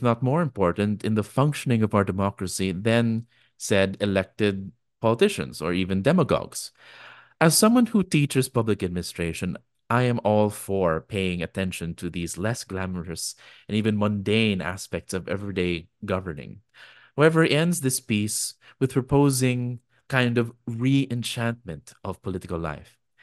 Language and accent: English; Philippines; as a moviegoer and as a Filipino citizen.